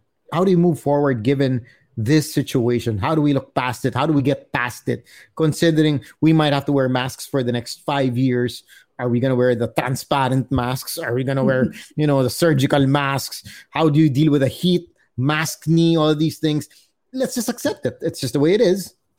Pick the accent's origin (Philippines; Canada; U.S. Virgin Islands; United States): Philippines; Well, I actually, based on my experience, growing up as an Indian in the Philippines wasn't exactly the easiest thing